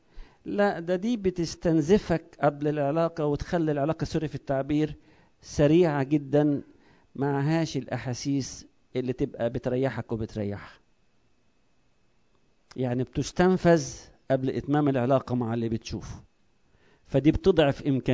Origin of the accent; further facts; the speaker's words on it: Egypt; وإحنا كمصريين معذرة يعني قبل الجواز نتوزن بالكيلو وبعد الجواز نتوزن بالطن